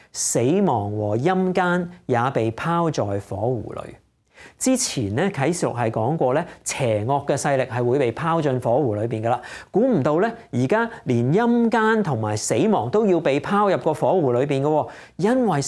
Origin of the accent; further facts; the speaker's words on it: China; 系咪即系我哋中国人所讲打入十八层地狱啊？